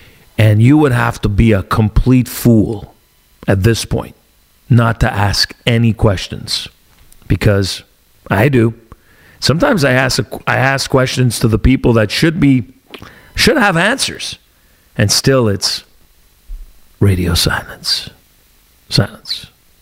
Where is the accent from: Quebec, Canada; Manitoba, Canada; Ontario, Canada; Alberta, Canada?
Quebec, Canada; Montreal; when I was growing up in East End of Montreal, in Rosemont, near the Olympic Stadium